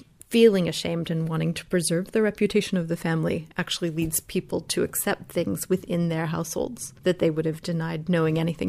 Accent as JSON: {"language": "English", "country": "United States", "said": "I'm an American historian of Britain"}